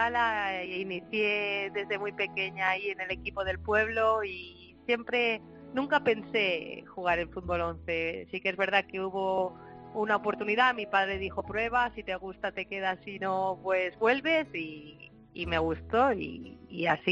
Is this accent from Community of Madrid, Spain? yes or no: no; Fabara, Aragon, Spain; Sí, yo empecé en mi pueblo, en Favara, y de ahí pues pasé a Nonaspe-Caspe, que son los pueblos de alrededor.